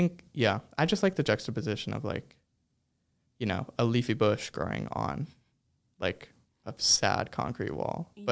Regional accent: Chicago, Illinois, United States; I'm from Chicago, and I've done, like, a lot of, you know, kind of political, social type stuff around the city

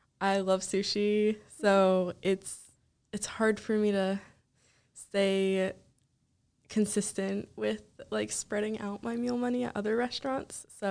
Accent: Florida, United States; And a lot of people from up north were struggling a lot more than us Floridians were.

